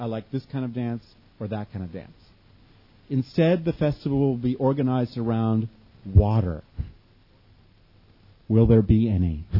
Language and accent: English; United States; For one thing, because I'm from America and I don't get it